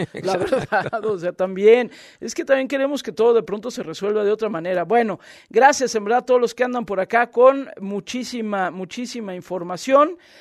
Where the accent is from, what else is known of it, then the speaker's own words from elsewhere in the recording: State of Mexico, Mexico; yo soy del Estado de México, pues de una vez me lanzo también.